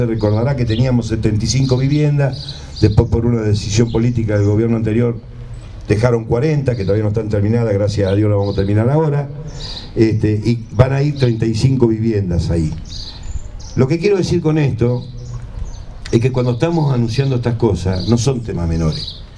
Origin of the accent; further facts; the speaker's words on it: Benito Juárez, Buenos Aires Province, Argentina; hablándole a mi pueblo, en Benito Juárez.